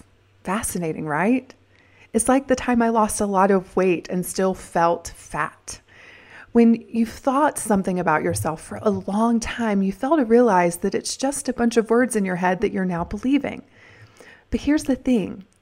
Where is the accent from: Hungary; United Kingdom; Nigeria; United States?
United States; the South; Between my accent, the stigma of being a blonde and being raised in the south without a lot of money